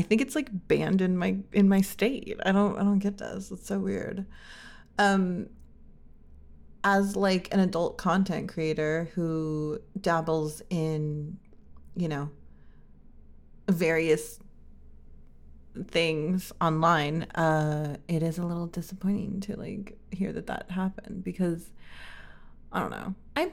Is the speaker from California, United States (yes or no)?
yes; Los Angeles, California, United States; moved away as an adult; I grew up in California. I am from Los Angeles. I moved here because it was affordable